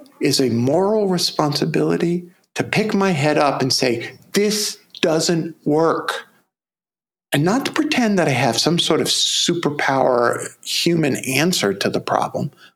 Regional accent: Brooklyn, New York, United States; I'm from Brooklyn.

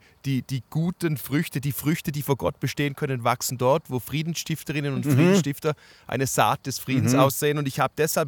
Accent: Switzerland; Das sind meine kulturellen Learnings auch aus Sachen, die ich als Schweizer vielleicht bei mir nicht verstehe

